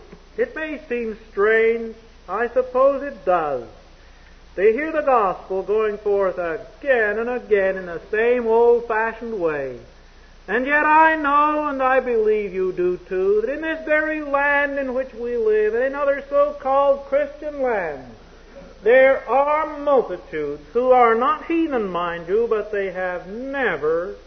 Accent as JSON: {"language": "English", "country": "Canada", "said": "Well, I said, I'm from Canada"}